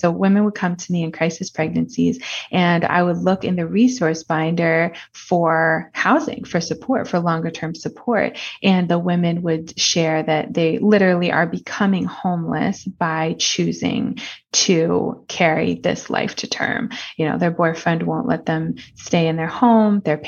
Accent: Bronx, New York, United States; born there; So I was born in the Bronx, and God put a burden on my heart.

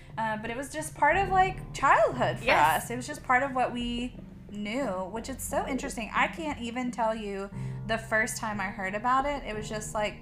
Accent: Nashville, Tennessee, United States; So from my perspective, I was born and raised in Nashville

